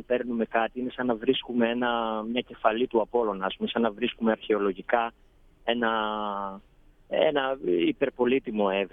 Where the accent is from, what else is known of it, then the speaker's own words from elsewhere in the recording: Greece; Εμείς σαν Έλληνες, αλλά το ίδιο πιστεύουν και οι ξένοι που έρχονται, ας πούμε.